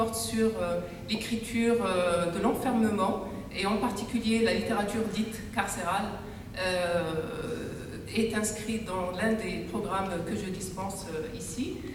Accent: Morocco; Il y a aussi des Marocains, donc de mon pays d'origine, que je retrouve ici.

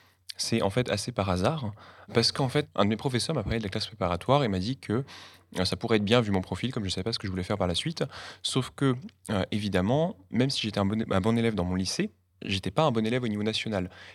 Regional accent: Arbois, Bourgogne-Franche-Comté, France; moi, je suis originaire du Jura, à Arbois, donc une petite ville de 3000 habitants qui est connue pour le vin, première AOC en 1936, et pour Louis Pasteur, parce que c'est la maison natale de Louis Pasteur

